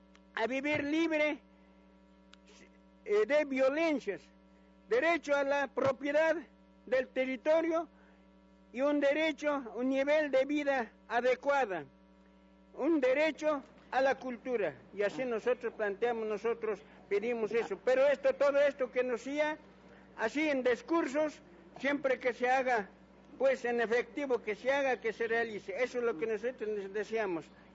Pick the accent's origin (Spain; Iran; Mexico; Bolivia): Bolivia; first language Aymara; Spanish is a second language; Soy de Bolivia y, bueno, el idioma que hablo es aymara, pero de todas maneras, para que todos tengamos este conocimiento, voy a tener que hablarles en el español.